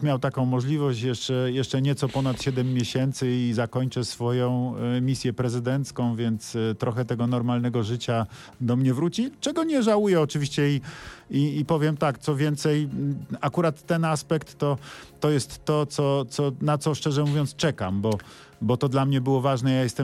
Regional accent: Łącko, Lesser Poland, Poland; No ja zawsze z miłością o Łącku, bo to są takie moje rodzinne strony, w których dużo czasu spędziłem

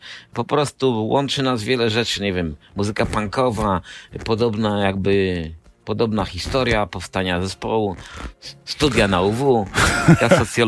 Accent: Częstochowa, Silesian Voivodeship, Poland; pomijając moje korzenie, pomijając to, że jestem z Częstochowy

